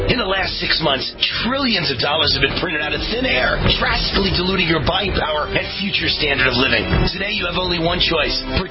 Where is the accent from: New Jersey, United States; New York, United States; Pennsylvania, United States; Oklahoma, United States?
New York, United States; Tough town, man. I come from New York.